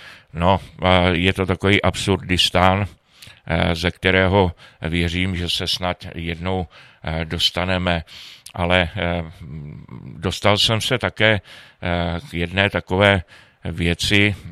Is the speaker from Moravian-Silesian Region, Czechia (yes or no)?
no; Aš, Karlovy Vary Region, Czechia; víc jak 20 let jsem vyrůstal v Aši nebo za Aší